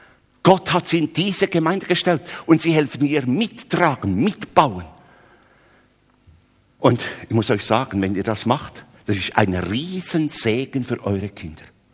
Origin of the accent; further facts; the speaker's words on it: Switzerland; Bei uns in der Schweiz gibt es so Familien mit Ländlermusik, also das ist so volkstümliche Musik.